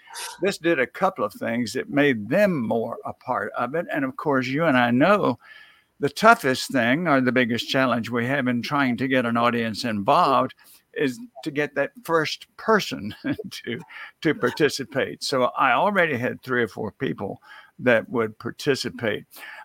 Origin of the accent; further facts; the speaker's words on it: Mississippi, United States; I'm from Mississippi, too.